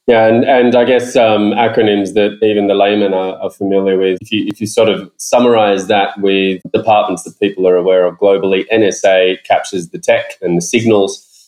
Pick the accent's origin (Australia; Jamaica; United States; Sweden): Australia; this is one that my home country, the ex-prime minister, was famous for saying, the rules of Australia trump the rules of mathematics.